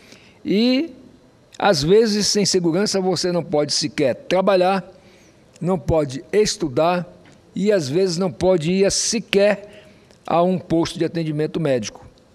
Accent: Roraima, Brazil; born there; como roraimense, como uma pessoa que nasceu em Roraima

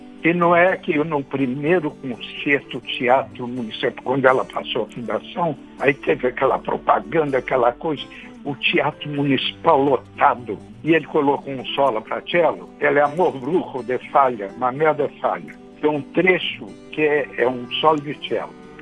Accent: Belo Horizonte, Minas Gerais, Brazil; moved away; quando eu vim para o Rio, eu sou de Belo Horizonte, mineiro, né?

